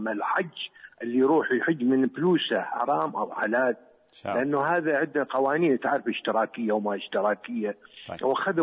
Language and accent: Arabic; Syria; أنا من سوريا وعندنا أراضي زراعية بها نعم. فلاح وبها صاحب الملك.